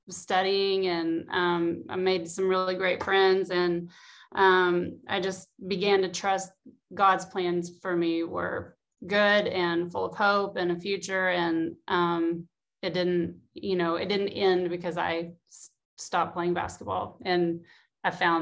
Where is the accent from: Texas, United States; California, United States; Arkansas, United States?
Arkansas, United States; Fort Smith; I am from Fort Smith, Arkansas. It is the northwest part of Arkansas, bordering Oklahoma, and that is home. That is where I call it. My family are still there, and we go there as much as we can.